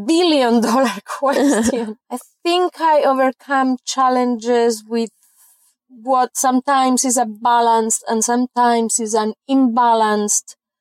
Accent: Italy; now in Carrboro, United States; I'm an Italian from Carborough.

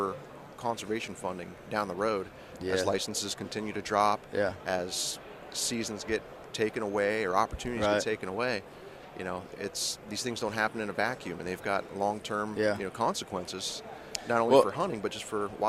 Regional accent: Ohio, United States; Grew up in Northeast Ohio.

